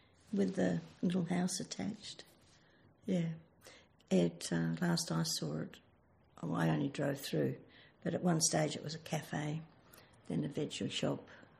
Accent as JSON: {"language": "English", "town": "Kirrup", "region": "Western Australia", "country": "Australia", "tie": "born or raised there", "also_born_or_lived": "Fremantle / Perth", "said": "I was born in Fremantle, and I grew up in Kirrup, and we family transferred to Perth when I was 12."}